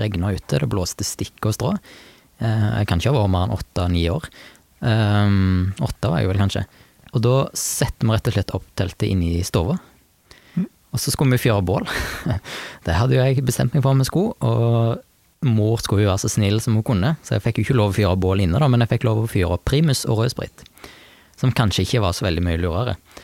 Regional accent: Rogaland, Norway; Så jeg tok kontakt med et forlag som var lokalt hjemme på Jæren

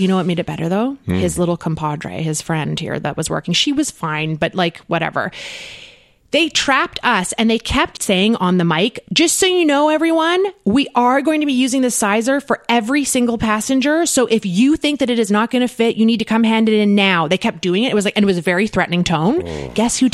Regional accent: Canada; I'm Canadian. I'm here.

